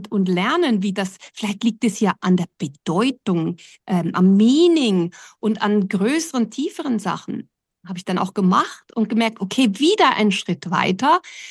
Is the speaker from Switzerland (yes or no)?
yes; Basel, Basel-Stadt, Switzerland; born there; Ja, also geboren bin ich in Basel in der Schweiz als Tochter einer Kolumbianerin und eines Schweizers.